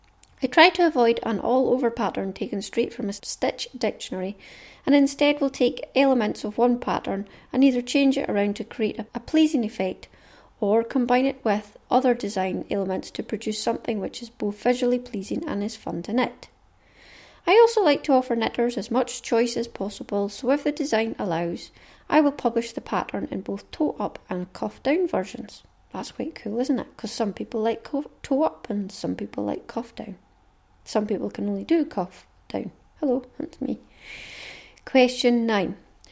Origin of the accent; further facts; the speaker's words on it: North West England, United Kingdom; born there; now in England; I was born in Lancashire, close to Pendle Hill, of Pendle Witches fame.